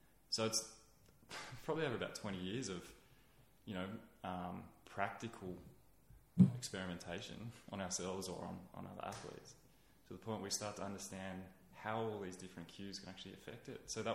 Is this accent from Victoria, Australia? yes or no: no; Canberra, Australian Capital Territory, Australia; And then growing up in Canberra, going out into the fire trails, I still love going back there.